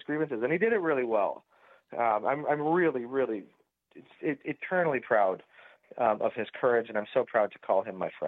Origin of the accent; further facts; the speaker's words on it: Alloy, West Virginia, United States; I grew up in Alloy